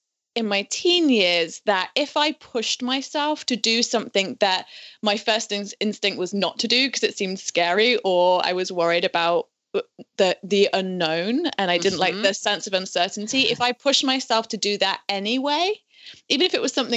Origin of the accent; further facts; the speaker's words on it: United Kingdom; obviously I'm not in my home country. I'm not from here. And people always ask this. All of my friends, you know, my lifelong friends and family, all of them are back in the UK